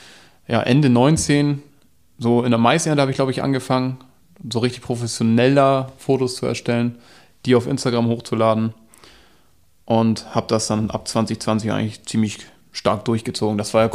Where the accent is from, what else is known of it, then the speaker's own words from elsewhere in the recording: Schleswig-Holstein, Germany; Komme ja gar nicht so weit weg von hier, also aus Dithmarschen in Schleswig-Holstein. Hier komplett aufgewachsen und hier auch die Landwirtschaft lieben gelernt, sag ich mal. Ich bin selbst auf einem Resthof aufgewachsen